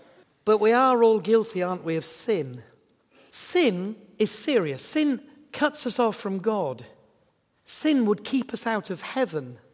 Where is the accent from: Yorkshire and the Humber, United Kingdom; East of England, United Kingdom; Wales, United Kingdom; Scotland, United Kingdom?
Yorkshire and the Humber, United Kingdom; But I am from Yorkshire